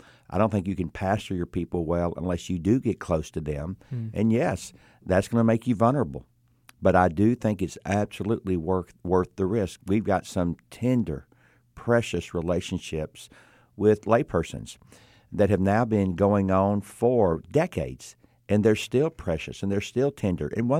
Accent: Georgia, United States; just greeted him when I met him, let him know that I was from Georgia.

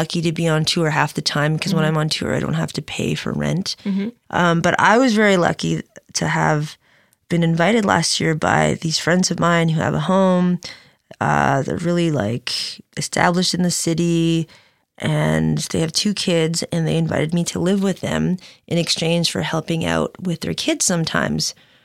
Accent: Philippines; I'm Filipino.

